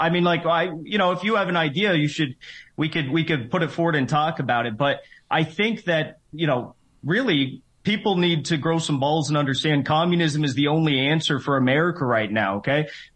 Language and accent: English; United States; I'm an American Stalinist.